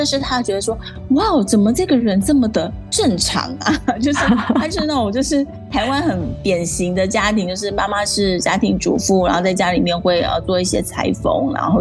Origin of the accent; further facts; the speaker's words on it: Hong Kong; 因为我小时候是在那个香港长大，所以我从小就觉得世界上就是有女王啊